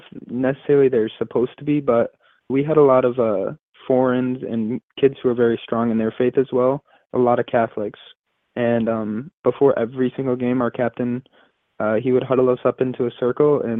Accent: Otsego, Michigan, United States; I was born and raised in Otsego, Michigan, and there were five total kids, all boys, and I was the youngest.

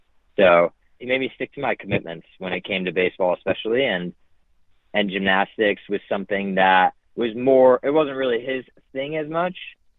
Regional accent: Lake Villa, Illinois, United States; born there; I was born in Lake Villa, Illinois, which is just a small city in northwest Illinois.

